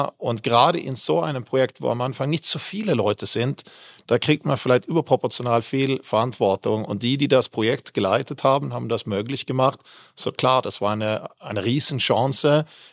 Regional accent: Malmö, Skåne, Sweden; also born or lived in Västervik; Ich bin ja in Västervik geboren, habe nur ein Jahr dort gelebt und dann bin ich eigentlich in Malmö aufgewachsen.

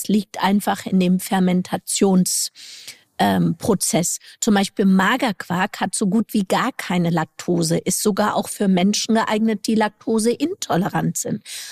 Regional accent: East Germany, Germany; Allerdings bin ich in der DDR aufgewachsen und wir hatten sehr wenig hochverarbeitete Lebensmittel.

